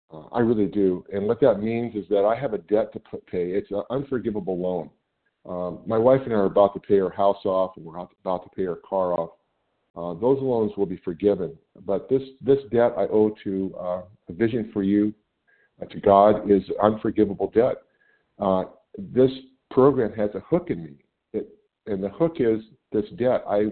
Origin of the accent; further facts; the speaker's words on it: California, United States; I'm from California.